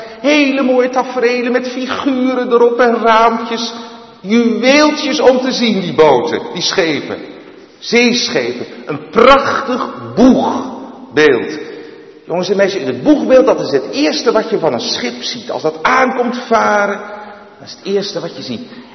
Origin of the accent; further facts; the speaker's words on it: Netherlands; dat je als Nederlanders, zeevarend volkje als we zijn, dan ben je een beetje trots op dat prachtige schip